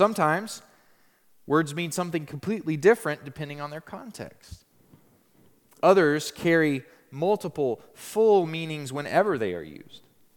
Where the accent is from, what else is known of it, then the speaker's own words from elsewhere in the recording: United States; My hosts were curious about what life was like in my home country, in the United States.